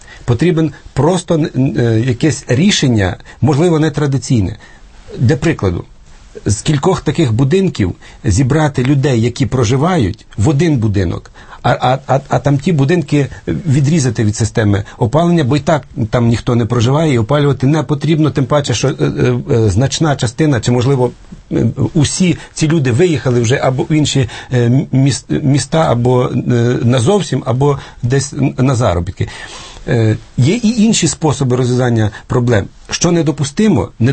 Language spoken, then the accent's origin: Ukrainian; Siberia, Russia; Я народився і виріс у Сибірі. Мої батьки були там політв'язнями, потім на засланні.